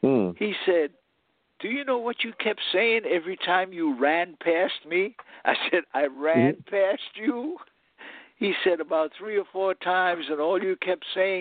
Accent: New York, United States; I'm from New York, so I fly in.

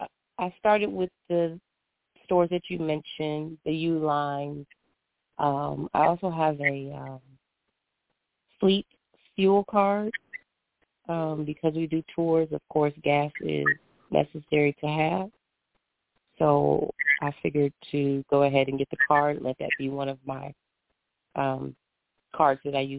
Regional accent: Detroit, Michigan, United States; now in Atlanta, United States; I am originally from Detroit, now living in Atlanta.

